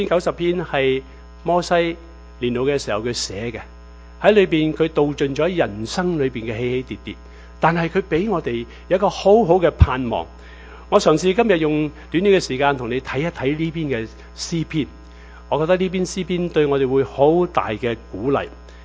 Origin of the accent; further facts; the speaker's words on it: Chaozhou, Guangdong, China; 我是潮州人嚟嘅，我哋潮州人咧成日讲一句说话，